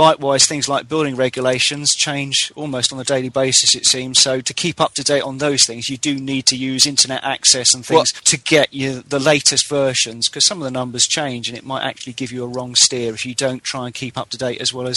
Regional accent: Winchester, South East England, United Kingdom; I'm from Winchester.

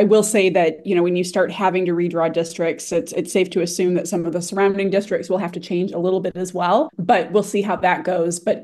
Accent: Redford, Michigan, United States; I grew up in Redford. I spent a lot of time in that portion of Northwest Detroit as I was growing up.

